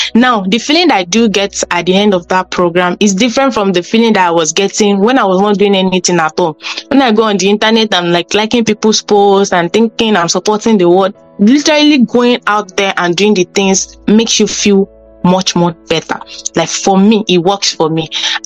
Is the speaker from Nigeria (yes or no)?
yes; Nigeria; And as a Nigerian myself, I felt like I didn't really see, like when I was in school, I literally spent 7 years to study a 5 years course.